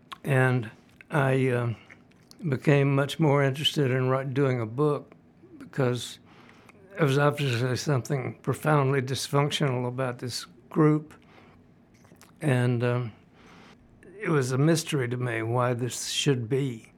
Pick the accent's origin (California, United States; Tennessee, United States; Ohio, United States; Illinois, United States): Tennessee, United States; Memphis; told him I was from Memphis and I knew